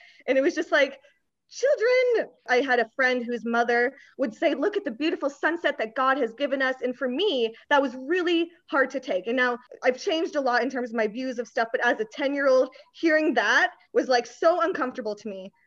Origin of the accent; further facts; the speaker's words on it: United Kingdom; now in United States; I'm British, so I've had a lot of issues being in America, being British.